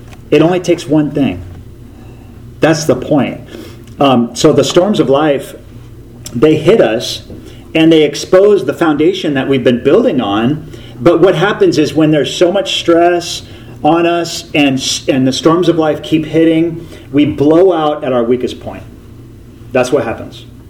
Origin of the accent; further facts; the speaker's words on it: Tacoma, Washington, United States; I only know this because I grew up in Tacoma